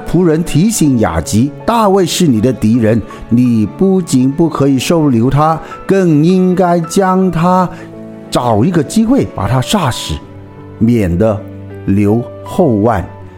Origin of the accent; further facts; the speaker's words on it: China; 就好像我们中国人有一句话，水能覆舟，也能载舟。